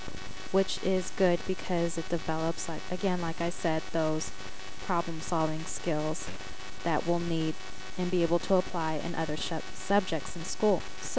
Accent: San Diego, California, United States; I'm from San Diego, California.

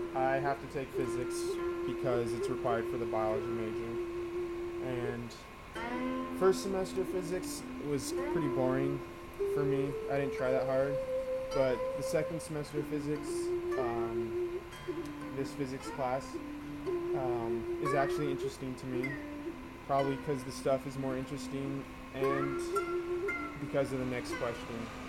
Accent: Altadena, California, United States; I am from Altadena, and that is in California. It's located right above Pasadena in Los Angeles County.

